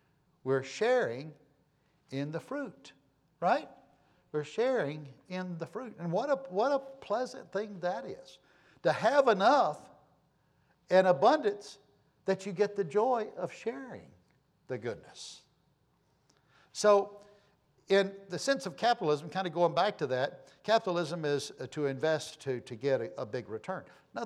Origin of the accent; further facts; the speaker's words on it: Texas, United States; Well, I'm from West Texas, so she's got to be partial with, but I like Israel more than West Texas.